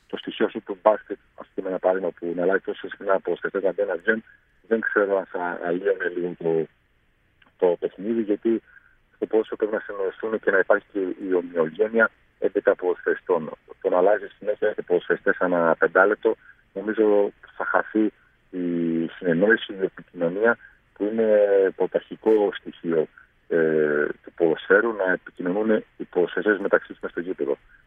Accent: Katerini, Central Macedonia, Greece; also born or lived in Germany; Εγώ με τους γονείς μου γεννήθηκα στην Ελλάδα, στην Κατερίνη, και μωρό ακόμα μηνών πήγαμε τους δικούς μου στην Γερμανία. Οπότε μέχρι τα 9 μου χρόνια έκλεισα ως Έλληνα στη Γερμανία

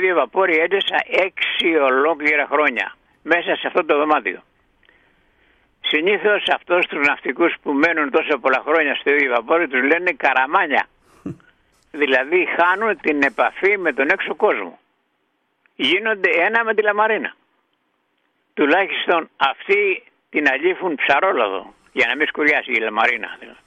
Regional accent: Greece; born there; Έζησα και πέρασα σε διάφορες κοινωνίες αυτής που γεννήθηκα στην Ελλάδα

